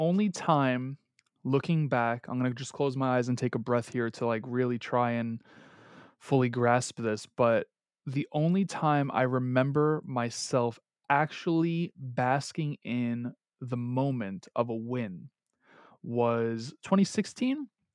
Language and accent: English; Queens, New York, United States; I'm born and raised in Queens, New York.